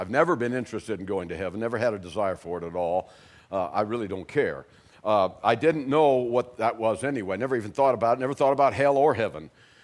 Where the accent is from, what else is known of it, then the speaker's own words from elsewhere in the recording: Hawaii, United States; now in Bastrop, United States; And then when I was eight, my folks moved to Hawaii. And so I was raised in Hawaii on Oahu.